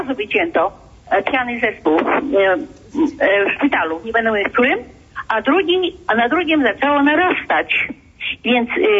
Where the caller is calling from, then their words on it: Wrocław, Lower Silesian Voivodeship, Poland; ja jestem, ja dzwonię z Wrocławia